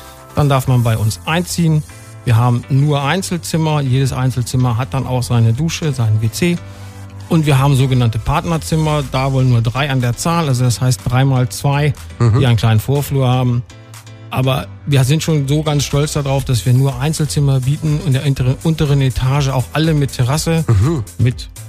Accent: Lower Saxony, Germany; ich bin Niedersachse

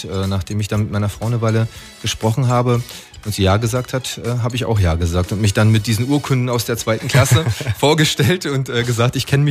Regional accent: Luckenwalde, Brandenburg, Germany; Ja, also ich bin gebürtiger Luckenwalder. Luckenwalde war schon zu DDR-Zeiten eine der Ringerhochburgen.

